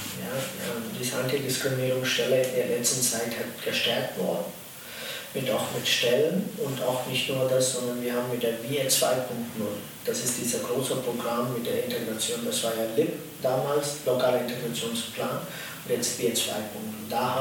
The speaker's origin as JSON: {"language": "German", "country": "India", "second_language": "German", "moved": "yes", "lives_now": "Hannover, Germany", "said": "Ich bin Inder, aber ich bin auch Deutsche. Ja, ich liebe diesen Land und meine Heimat ist letzte 25 Jahre Hannover."}